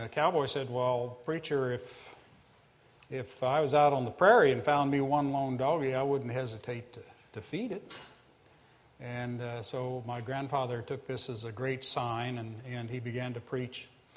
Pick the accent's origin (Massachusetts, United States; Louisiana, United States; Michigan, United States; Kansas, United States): Kansas, United States; Larned; As Henry said, I'm an attorney from Larned, Kansas. We have a mental hospital out there.